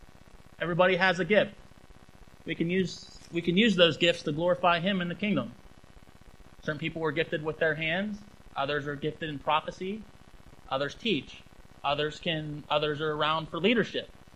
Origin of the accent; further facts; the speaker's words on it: Pennsylvania, United States; I'm from Belvern, Pennsylvania.